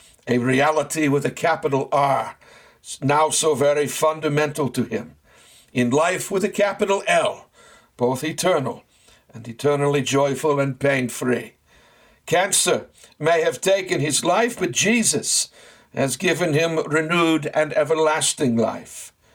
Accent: Boston, Massachusetts, United States; now in Philadelphia, United States; Talk radio had been humming along quite nicely within my hometown of Boston

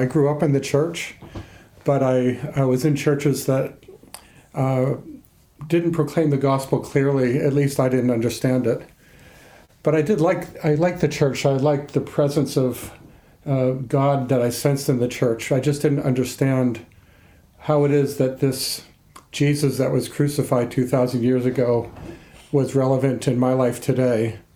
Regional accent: Massachusetts, United States; I grew up in the Boston area, more in the suburbs than the city.

